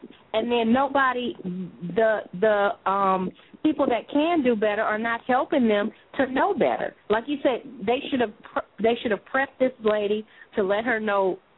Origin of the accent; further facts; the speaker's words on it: Louisiana, United States; And I'm originally from Louisiana.